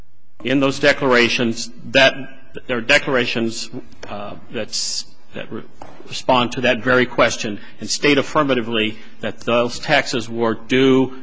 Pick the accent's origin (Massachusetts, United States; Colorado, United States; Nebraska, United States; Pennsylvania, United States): Colorado, United States; Pueblo; Pueblo, Colorado.